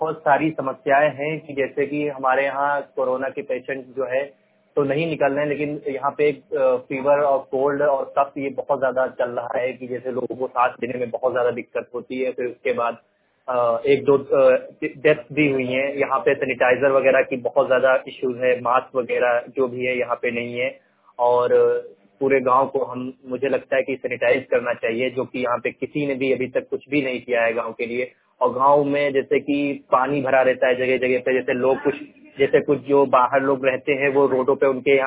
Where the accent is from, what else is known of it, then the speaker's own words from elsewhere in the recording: Uttar Pradesh, India; मैं लखीमपुर खीरी का रहने वाला हूँ। मैं एक गांव से बिलोंग करता हूँ जिस गांव का नाम लगची है, ग्राम पंचायत लगुचा लगता है।